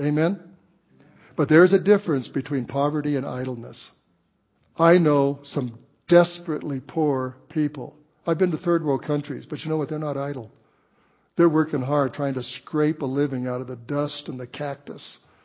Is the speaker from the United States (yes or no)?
yes; Colorado, United States; We came from a very poor community in southern Colorado